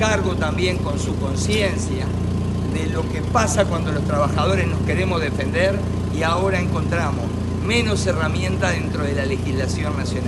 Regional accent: Uruguay; Somos uruguayos.

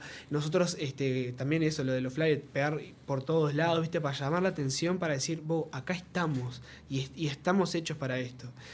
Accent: Nueva Helvecia, Colonia, Uruguay; now in Montevideo, Uruguay; hasta ahora que estoy acá en Montevideo, porque yo vengo de Nueva Helvecia. Y precisamente allá no tenemos nada.

